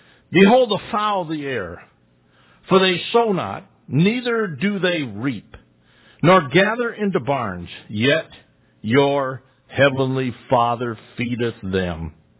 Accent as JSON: {"language": "English", "region": "Michigan", "country": "United States", "tie": "born or raised there", "said": "And when I grew up in Michigan, they'd drag out them big old stumps that were from the big fire of Michigan"}